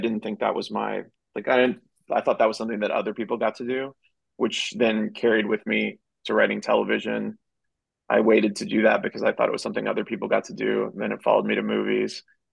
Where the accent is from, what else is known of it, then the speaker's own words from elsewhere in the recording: East Cobb County, Georgia, United States; I was growing up in East Cobb County, is a very wealthy sort of enclave north of Atlanta.